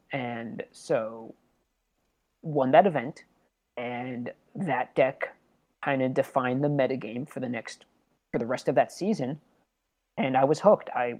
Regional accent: New York City, New York, United States; I grew up in New York City, still live in Brooklyn

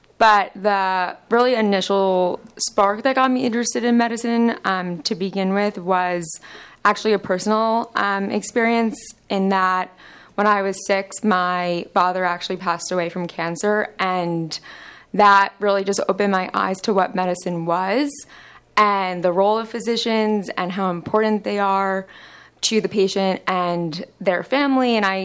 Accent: Long Island, New York, United States; I am from Long Island, New York

